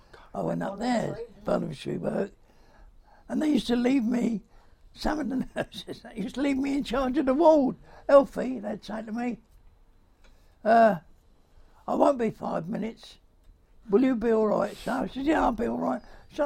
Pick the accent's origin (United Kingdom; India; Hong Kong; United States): United Kingdom; Bermondsey, London; Because we're Bermondsey born, and now we're Bermondsey born and Bermondsey girl